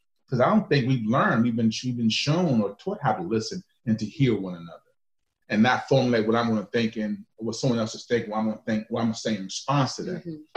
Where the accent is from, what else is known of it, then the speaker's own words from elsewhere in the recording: Lexington, United States; I know in my hometown of Lexington, and me and my cousin talked about this some time ago.